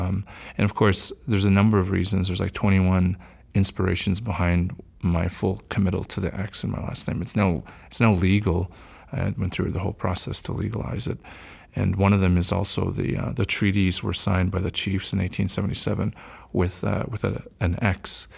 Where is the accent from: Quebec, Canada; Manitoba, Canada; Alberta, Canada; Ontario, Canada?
Alberta, Canada; Fort Macleod; I grew up near Fort McLeod, rural situation, no cable TV.